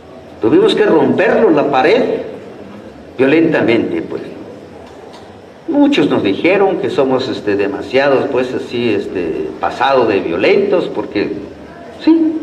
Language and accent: Spanish; Chiapas, Mexico; Entonces nosotros los que somos chiapanecos, si vamos a ir a trabajar la tierra en Chihuahua